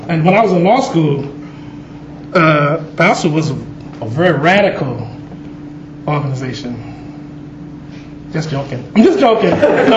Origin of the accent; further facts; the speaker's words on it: Utah, United States; they discover that I'm from Utah, a Mormon, a Republican, they look at me and say, "This brother's lost his way. Forgot who he is."